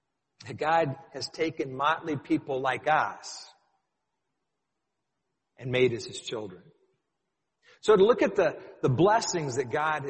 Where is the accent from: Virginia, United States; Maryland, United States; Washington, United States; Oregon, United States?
Oregon, United States; born there; I was born in Oregon.